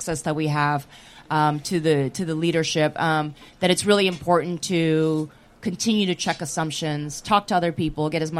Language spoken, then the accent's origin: English; New York, United States; I'm from New York, and I really wanted to do African-American history.